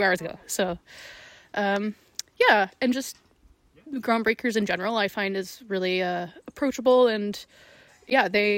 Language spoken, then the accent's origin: English; Terrace, British Columbia, Canada; I was born and raised in Terrace, but we didn't really do any of that type of thing.